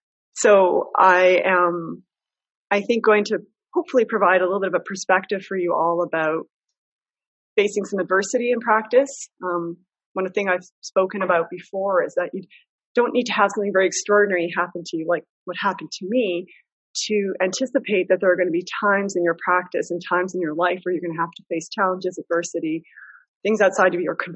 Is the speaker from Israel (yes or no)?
no; Winnipeg, Manitoba, Canada; I am a lawyer from Winnipeg, Manitoba.